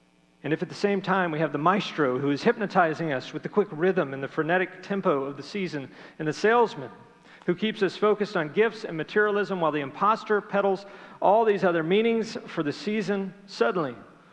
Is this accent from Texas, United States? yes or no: yes; Conroe, Texas, United States; whenever I had the ability to travel back to my hometown of Conroe, Texas on Christmas Eve